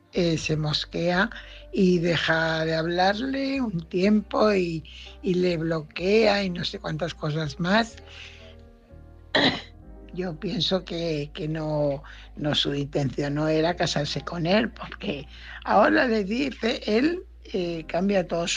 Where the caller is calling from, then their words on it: Fuenlabrada, Community of Madrid, Spain; corresponsal de Fuenlabrada.